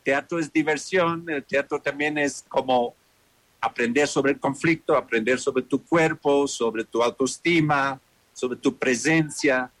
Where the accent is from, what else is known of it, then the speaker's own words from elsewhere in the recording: Germany; Spanish is a second language; now in Ecuador; la mirada de un gringo, digamos, soy alemán, pero aquí me dicen gringo, sobre el Ecuador